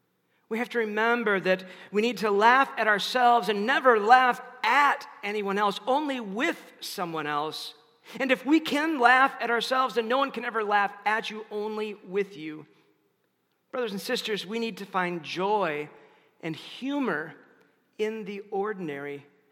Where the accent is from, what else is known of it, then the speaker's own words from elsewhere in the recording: Madison, Wisconsin, United States; As many of you know, I'm from Madison, Wisconsin. 4 years of high school and 4 years of college in the 80s, and I went to a high school on the far west side.